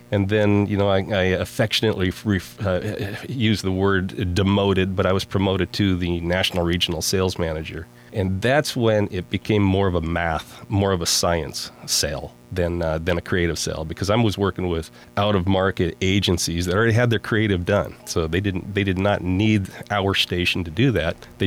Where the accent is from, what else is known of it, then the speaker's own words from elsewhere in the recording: Richland, United States; Oh, well, I'm born and raised in Richland. Growing up over there in Richland